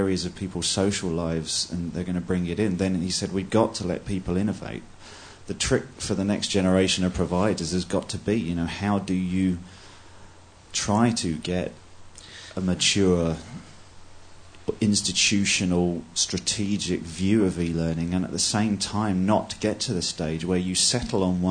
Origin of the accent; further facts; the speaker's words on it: Manchester, North West England, United Kingdom; from Manchester.